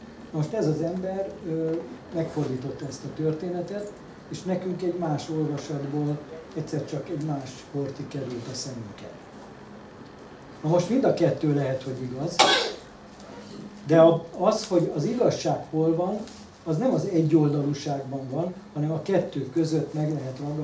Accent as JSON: {"language": "Hungarian", "country": "Hungary", "said": "és akkor mondtuk, hogy Jeszten Vengzsi, tehát mi magyarok vagyunk."}